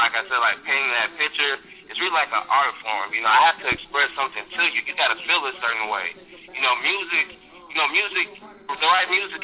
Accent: Fort Worth, Texas, United States; also born or lived in Dallas; I'm from Dallas, Texas. I was born in Dallas, raised in a little town called Fort Worth. I moved around a little bit to Fort Worth, Arlington, Mansfield, you know, the whole DFW area.

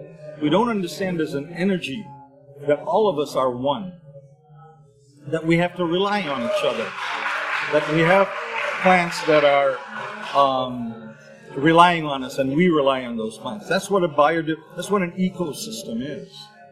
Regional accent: Berkeley, California, United States; now in Canada; I grew up in Berkeley and Hindu Kush. If I get some good clean Hindu Kush right now, I mean, you know, we're growing it now in Canada.

